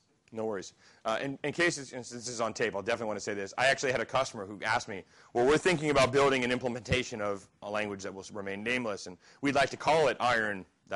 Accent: United States; am I from the States? I am from the States

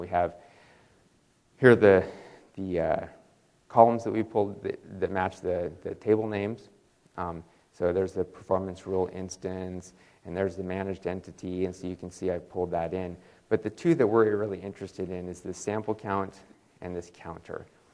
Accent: Boise, Idaho, United States; By the way, I'm from Boise

